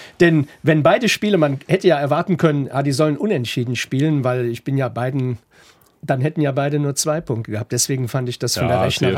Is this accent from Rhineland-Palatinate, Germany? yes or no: yes; Trier, Rhineland-Palatinate, Germany; weil ich komme aus Trier, da gab es auch viele